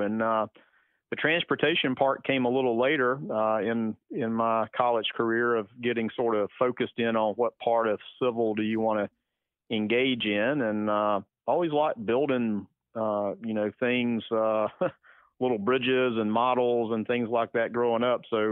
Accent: Lavonia, Georgia, United States; born or raised there

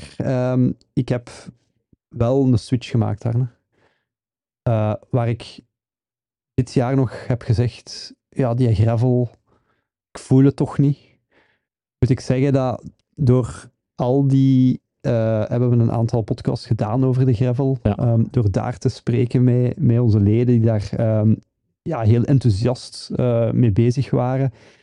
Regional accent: Leuven, Flemish Brabant, Belgium; omdat als geboren en getogen Leuvenaar, ik het wel heel leuk vind om daar, moest ik daar kunnen finishen.

